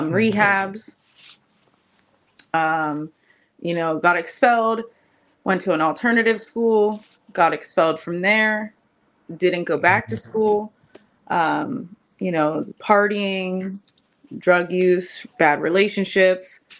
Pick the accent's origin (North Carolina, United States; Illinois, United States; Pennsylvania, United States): Pennsylvania, United States; Perry County; I'm 29 years old. I am from Perry County, Pennsylvania